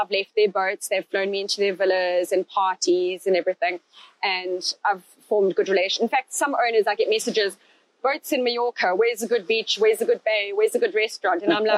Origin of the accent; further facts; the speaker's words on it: Zimbabwe; moved away as an adult; now in London, United Kingdom; even though I'm this girl from Rhodesia, from Africa, landing my job in London